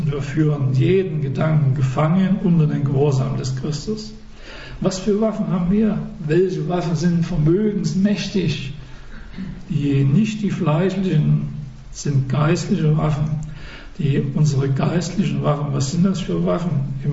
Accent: East Germany, Germany; Ich hätte gern jemand anders, weil ich komme aus dem Osten, gell?

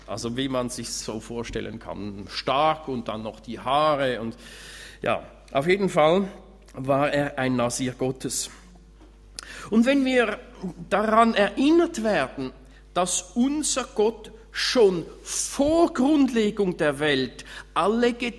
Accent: Switzerland; bei uns in der Schweiz sagt man, ein Eigenbrötler

